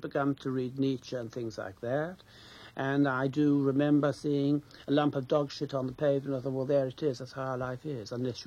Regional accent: Ireland; born there; I was born in Ireland, and as my father and mother were both Protestant

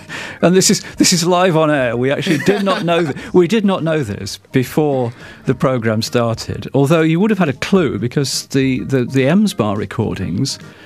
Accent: Leicester, East Midlands, United Kingdom; But we're actually both from Leicester.

